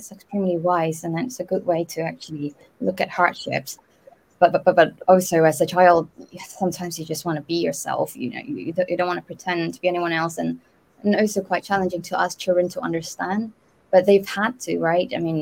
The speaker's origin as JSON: {"language": "English", "country": "Malaysia", "tie": "born or raised there", "said": "I mean, I grew up in Malaysia, and 11, 12 still very innocent for me, because we were still in primary school."}